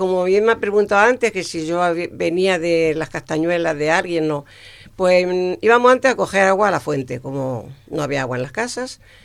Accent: Úbeda, Andalusia, Spain; vino a Úbeda, porque yo soy de Úbeda.

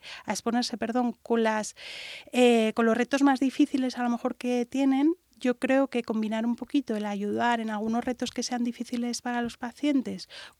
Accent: Comillas, Cantabria, Spain; also born or lived in Madrid; Soy de Comillas, un poquito un pueblo. Bueno, ¿sí? He vivido en Madrid, pero nací en Comillas, un pueblecito precioso que creo que vale la pena visitar. Pero bueno, hice la residencia en Santander

